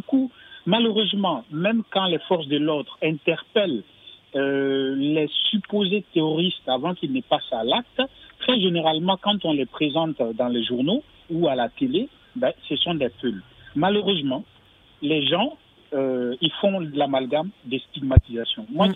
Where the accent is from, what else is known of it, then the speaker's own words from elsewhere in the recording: Burkina Faso; Moi, je suis du Burkina Faso, je sais de quoi je parle.